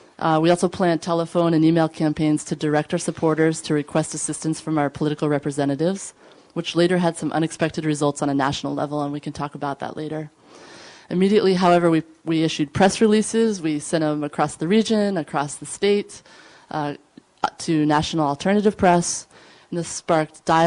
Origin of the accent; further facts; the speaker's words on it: Vermont, United States; And that, you know, we're from Vermont, and so you might think, oh, that was really easy to get the town council on board.